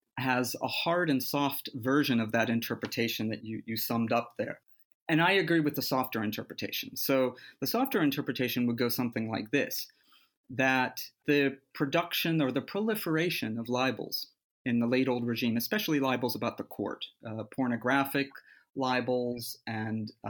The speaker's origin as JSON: {"language": "English", "country": "United States", "said": "because as an American, I knew Thomas Paine from the context of the American Revolution"}